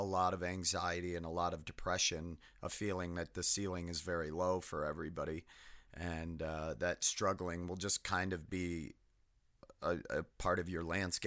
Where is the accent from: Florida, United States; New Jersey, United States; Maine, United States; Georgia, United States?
Maine, United States; Winthrop; also born or lived in Nashua, New Hampshire; I grew up in Maine in a really economically depressed area that, I lived in Nashua, New Hampshire till I was 8. And then we moved back to Maine where my parents were from. And I lived in a little town called Winthrop, which is in central Maine.